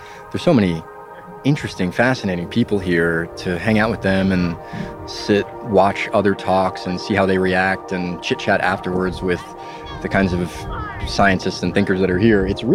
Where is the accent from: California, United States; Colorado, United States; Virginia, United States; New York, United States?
New York, United States; Brooklyn; I'm coming also from Brooklyn, New York.